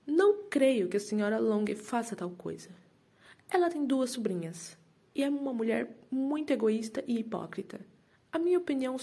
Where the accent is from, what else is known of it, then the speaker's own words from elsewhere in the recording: Bauru, São Paulo, Brazil; sou de Bauru